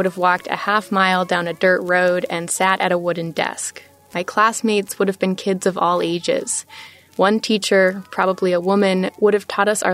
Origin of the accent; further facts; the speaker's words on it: Moortown, Vermont, United States; So I grew up in Moortown.